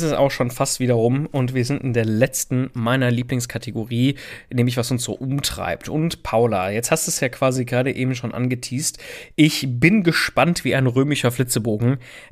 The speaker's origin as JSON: {"language": "German", "country": "Italy", "said": "Als Italiener koche ich natürlich nur mit Olivenöl."}